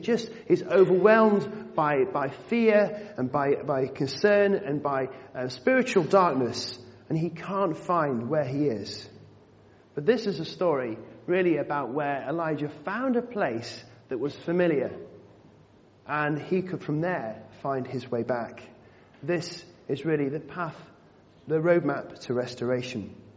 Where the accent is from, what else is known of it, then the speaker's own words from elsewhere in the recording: North West England, United Kingdom; I think my accent has changed over the years, but I'm actually from the northwest, from Cheshire, on the edge of the Peak District. That's where I grew up.